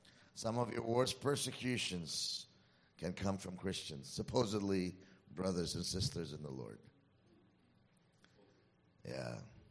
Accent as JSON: {"language": "English", "country": "Philippines", "said": "You know, being Filipino, your first reaction would have been, right?"}